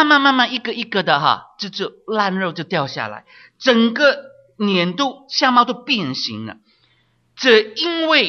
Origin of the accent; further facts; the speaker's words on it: Hong Kong; 我记得我小时候在香港里面看到那些麻风病人